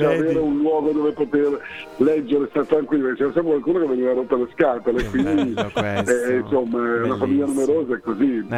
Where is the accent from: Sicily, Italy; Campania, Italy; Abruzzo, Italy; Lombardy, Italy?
Campania, Italy; Naples; Poi io sono napoletano